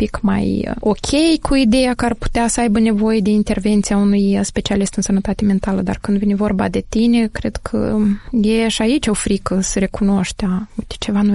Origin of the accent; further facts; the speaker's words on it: Bălți, Moldova; Eu sunt din Bălți și Bălțul este unul din cele 3 orașe, evident, în afară de Chișinău